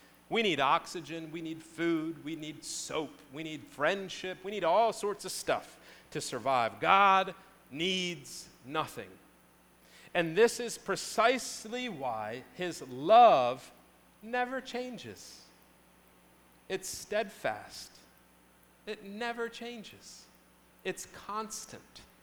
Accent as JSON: {"language": "English", "region": "New Jersey", "country": "United States", "tie": "born or raised there", "said": "It's a thing we eat a lot in the Northeast. I grew up in New Jersey. We had wedding soup all the time."}